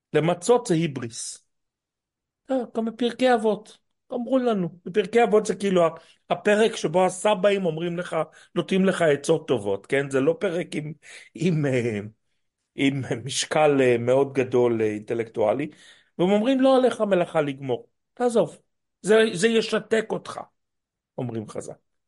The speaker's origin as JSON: {"language": "Hebrew", "town": "Jerusalem", "region": "Jerusalem District", "country": "Israel", "tie": "born or raised there", "said": "אני גדלתי בישראל, בירושלים, שבה אנשים דיברו תנ״כית."}